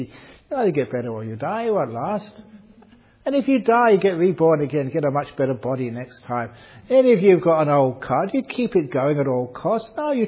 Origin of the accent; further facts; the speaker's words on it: England, United Kingdom; the country where I grew up in England